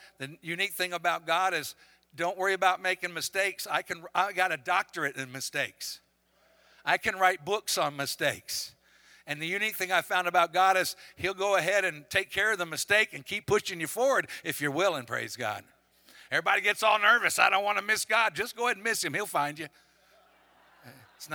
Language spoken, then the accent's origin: English; Haiti; now in Florida, United States; I said, I'm from Florida. I didn't tell her Haiti. I didn't even get into that part of the story.